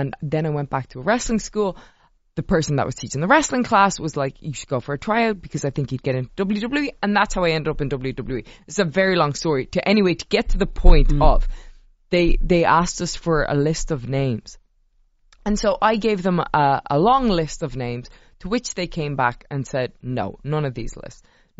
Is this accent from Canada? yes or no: no; Ireland; I'm from Ireland.